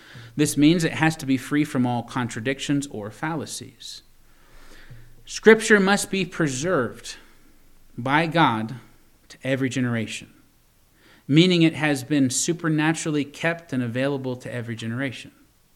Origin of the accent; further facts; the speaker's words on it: Virginia, United States; also born or lived in Connecticut; now in Butte, United States; Now, I grew up in Virginia. Catholicism is a thing there too. But then I spent time in Connecticut, 4 years in Connecticut.